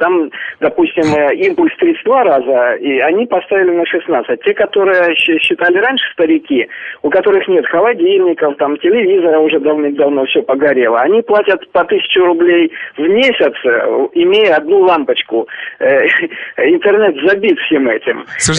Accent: Donetsk, Donetsk Oblast, Ukraine; я в детстве жил на Донецк, там Луганск.

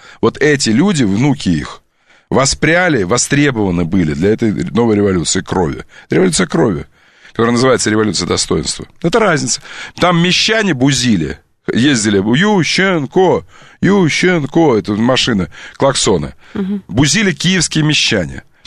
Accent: Kuntsevo, Moscow, Russia; Я говорю, вы тульские, а мы кунцевские.

